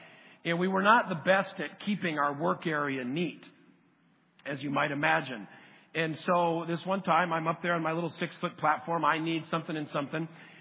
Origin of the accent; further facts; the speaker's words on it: Connecticut, United States; I grew up in Connecticut, was climb trees. We had pine trees all over the place, the good sappy ones.